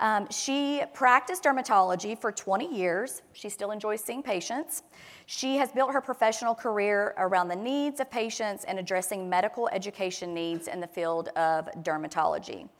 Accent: the South, United States; accent: southern; And with my southern accent, I hope that didn't sound like the other word.

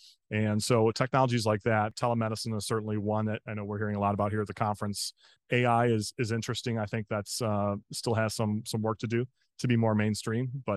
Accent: Detroit, Michigan, United States; So I'm a native of Michigan and was born and raised in Detroit.

